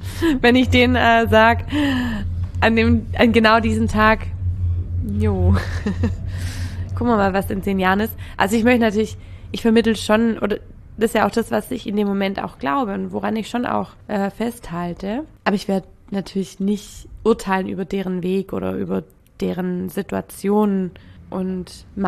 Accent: Baden-Württemberg, Germany; Aber sonst bin ich halt Schwäbin.

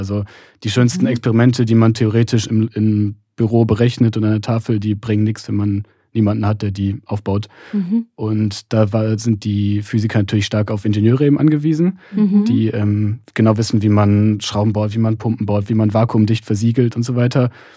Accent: Leverkusen, North Rhine-Westphalia, Germany; also ich komme aus Leverkusen, Köln ist ein bisschen weiter weg.

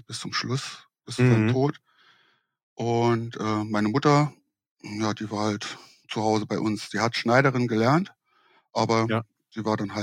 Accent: Saarland, Germany; Ja, ich komme aus der Nähe von Saarbrücken, aus dem Vorort von Saarbrücken, aus dem wunderschönen Saarland.

